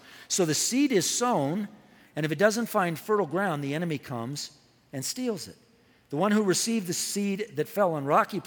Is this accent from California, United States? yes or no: yes; California, United States; I grew up in Southern California